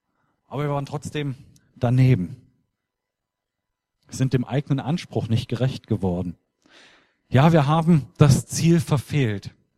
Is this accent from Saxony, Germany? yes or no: yes; Zwickau, Saxony, Germany; Ich komme ursprünglich aus Zwickau in Sachsen und war dort in einer Gemeinde groß geworden